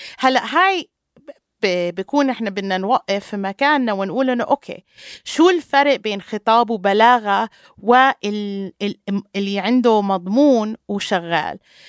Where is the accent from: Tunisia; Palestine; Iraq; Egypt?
Palestine; مسؤولية باتجاه بعض كفلسطينية